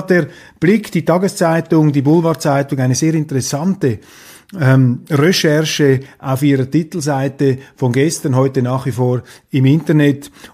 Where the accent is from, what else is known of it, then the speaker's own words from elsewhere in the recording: Switzerland; Wenn ich als Schweizer mich für die Neutralität einsetze